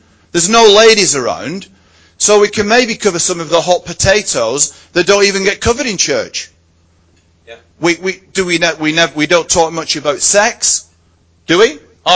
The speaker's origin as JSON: {"language": "English", "region": "North West England", "country": "United Kingdom", "tie": "born or raised there", "said": "I was born and raised in Greater Manchester, youngest of five children."}